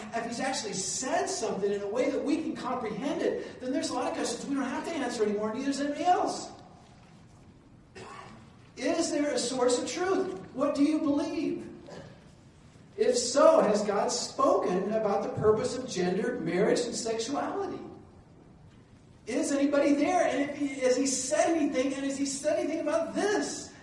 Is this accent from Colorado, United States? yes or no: yes; Colorado, United States; like I vote for the Broncos because I'm from Colorado.